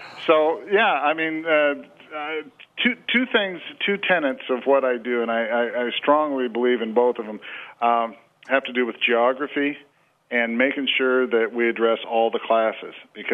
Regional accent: Arnold, Nebraska, United States; I wrote for my hometown paper. I wrote in Arnold.

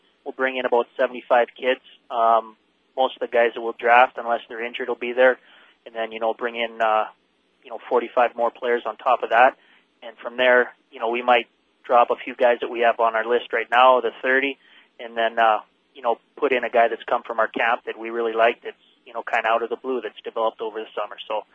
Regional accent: Canada; And growing up in Canada, I think you even see more of it.

